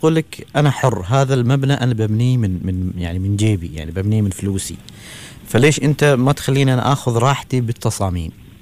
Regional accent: Muscat, Muscat Governorate, Oman; نشوف في بعض المناطق عندنا في مسقط

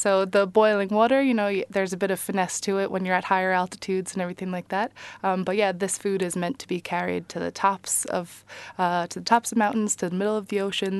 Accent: New York, United States; now in Ireland; New York.

